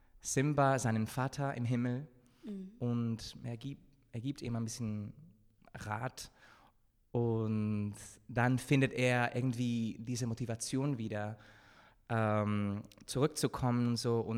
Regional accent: Spain; Und ich bin auch Spanier, also ich mag meine Siesta.

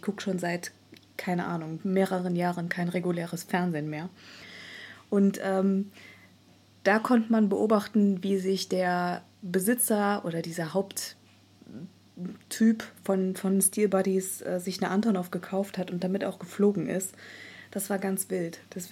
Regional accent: Trier, Rhineland-Palatinate, Germany; also noch mal wärmer als in meiner Heimat, in der Trierer Gegend.

